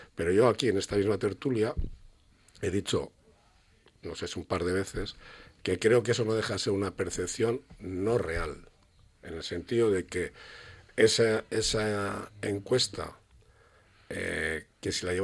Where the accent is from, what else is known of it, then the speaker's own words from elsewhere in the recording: Bilbao, Basque Country, Spain; Yo, que vivo en Bilbao de toda la vida, soy de Bilbao de toda la vida, nacido en Bilbao